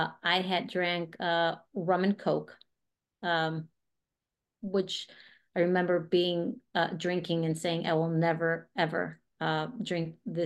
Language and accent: English; Colorado, United States; born there; also born or lived in Lima, Peru; I was born here in the States in Colorado, and my mom is Peruvian. My dad was American